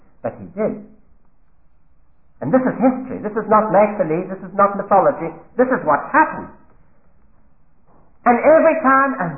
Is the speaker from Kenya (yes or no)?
no; South Africa; now in London, United Kingdom; I came to London from South Africa to know more about church history and about the Bible.